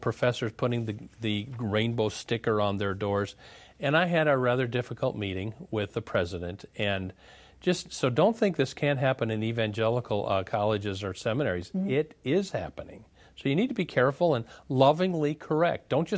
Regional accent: Minneapolis, Minnesota, United States; I'm from Minneapolis.

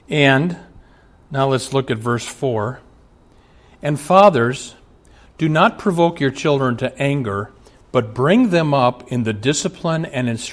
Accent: Omaha, Nebraska, United States; I was raised in Omaha. My dad was Catholic. My mom was Lutheran.

